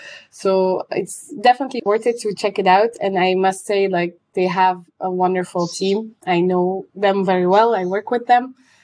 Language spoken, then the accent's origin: English; Antwerp, Flanders, Belgium; English is a second language; Yes, I'm from Antwerp.